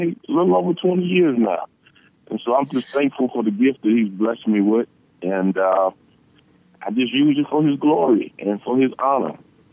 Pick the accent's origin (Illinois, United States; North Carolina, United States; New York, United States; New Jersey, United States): Illinois, United States; Chicago; Born and raised in Chicago all my life. Grew up in the Fellowship Missionary Baptist Church under the Reverend Clay Evans. So I'm a native here. I'm not going nowhere.